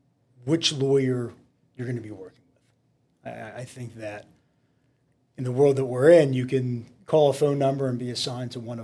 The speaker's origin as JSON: {"language": "English", "town": "Harrisburg", "region": "Pennsylvania", "country": "United States", "tie": "born or raised there", "said": "growing up outside of Harrisburg, Pennsylvania is much different than the main line where I live now."}